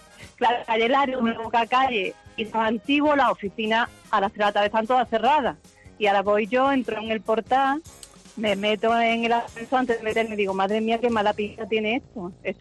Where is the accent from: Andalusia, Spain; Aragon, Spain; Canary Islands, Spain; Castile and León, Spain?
Andalusia, Spain; Málaga; yo soy de Málaga.